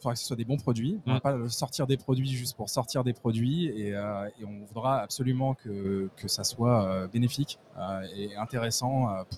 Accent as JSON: {"language": "French", "country": "France", "said": "Moi, je suis français."}